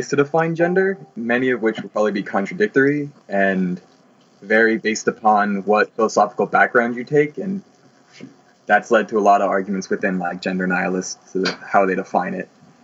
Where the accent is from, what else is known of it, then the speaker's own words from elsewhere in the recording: Pittsburgh, Pennsylvania, United States; I'm an anarchist from Pittsburgh